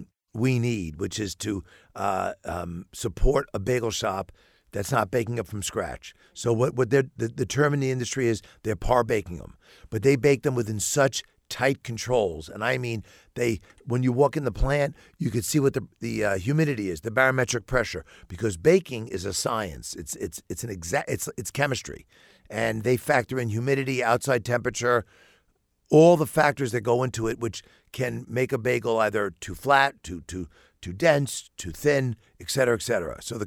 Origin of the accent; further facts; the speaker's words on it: New York City, New York, United States; now in Bloomington, United States; Now, I'm born and raised in New York City.